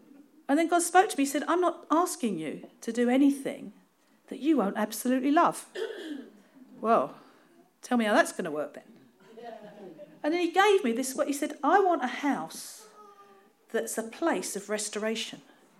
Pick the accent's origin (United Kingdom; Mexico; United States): United Kingdom; London; accent: Cockney; It's my Cockney accent coming out.